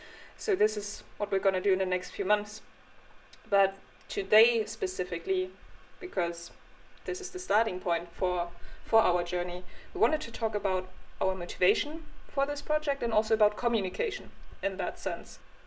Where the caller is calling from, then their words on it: Sweden; I'm recording currently from Sweden.